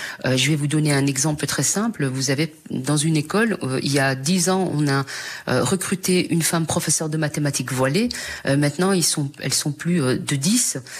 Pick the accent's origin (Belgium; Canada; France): Belgium; Brussels; d'une famille de musulmane. Et je suis née de 8 enfants. Donc, évidemment, j'ai grandi à Bruxelles dans un quartier qu'on appelle les quartiers assez sensibles, juste à côté de Molenbeek.